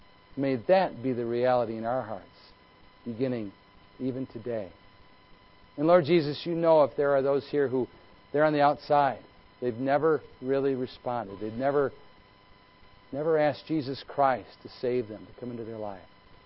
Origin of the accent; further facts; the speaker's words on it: Midwest, United States; But then again, we are Midwestern American Gentiles. We've been taught this stuff all of our lives.